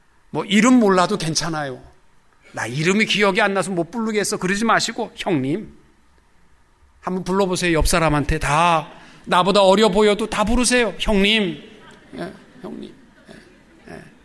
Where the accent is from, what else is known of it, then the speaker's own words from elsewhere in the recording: South Korea; 우리 한국 사람들은 만나게 되면 제일 먼저 묻는 게 몇 살이야?